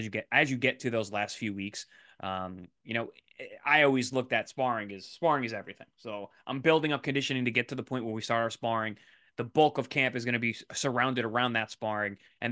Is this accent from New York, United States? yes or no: yes; New York, United States; I came up from New York and we spar hard.